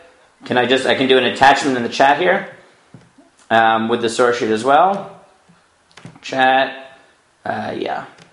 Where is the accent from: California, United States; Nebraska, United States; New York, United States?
New York, United States; also born or lived in Toronto; I'm originally from New York, though I spent 3 wonderful years in Toronto with all of you.